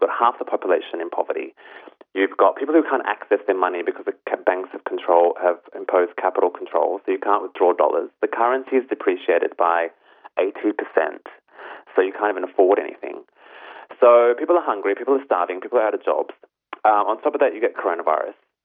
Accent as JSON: {"language": "English", "country": "Australia", "tie": "born or raised there", "said": "I was born in Australia, born and raised, but my folks moved here in the 70s, in the early stages of the Civil War."}